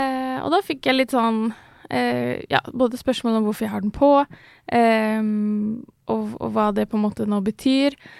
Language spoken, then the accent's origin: Norwegian; Ski, Akershus, Norway; Men jeg vokste da ikke opp på østkanten av Oslo. Jeg vokste opp utenfor Oslo, i Ski.